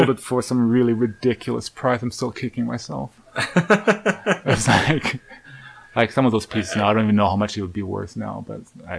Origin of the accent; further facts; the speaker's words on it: Germany; now in Winnipeg, Canada; I started in Germany, like I grew up in Germany.